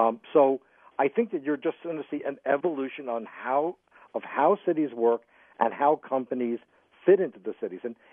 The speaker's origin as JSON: {"language": "English", "region": "New York", "country": "United States", "tie": "born or raised there", "said": "as a young boy growing up in New York, I remember watching 6th Avenue, which to those of you who are not from New York, is known as Avenue of the Americas"}